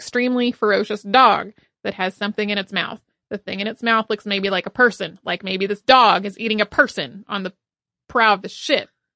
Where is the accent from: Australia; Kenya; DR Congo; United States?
Australia; Growing up in Australia in the 90s, when we learned about World War